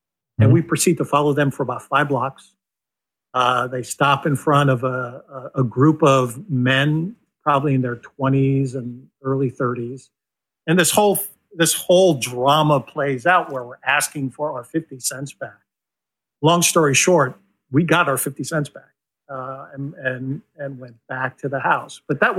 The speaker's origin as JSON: {"language": "English", "town": "Brentwood", "region": "New York", "country": "United States", "tie": "born or raised there", "also_born_or_lived": "Bronx", "said": "Moved out to Long Island. I grew up in Brentwood, Long Island. So I'm a native New Yorker."}